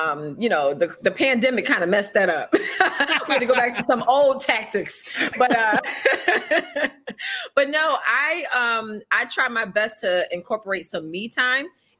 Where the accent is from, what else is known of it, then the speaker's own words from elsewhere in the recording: Atlantic City, New Jersey, United States; I'm from New Jersey, Atlantic City.